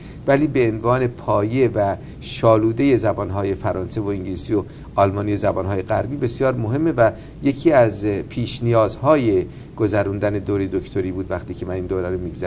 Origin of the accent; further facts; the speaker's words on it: Iran; من 5 زبان میدونم. خب فارسی که زبان مادری من، انگلیسی و فرانسه رو نسبتاً خوب میدونم، اندکی عربی میدونم، یعنی به راحتی میخونم ولی به راحتی سخن نمیگم، و لاتین میدونم.